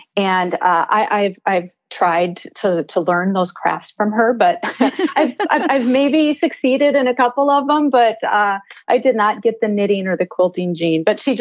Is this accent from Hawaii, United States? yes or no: yes; Honolulu, Hawaii, United States; born there; I joke with people that I'm an island girl. So I actually was born in Honolulu, Hawaii. My mother and father were there because my dad was an engineer for the U.S. Navy. And so that's where he was based.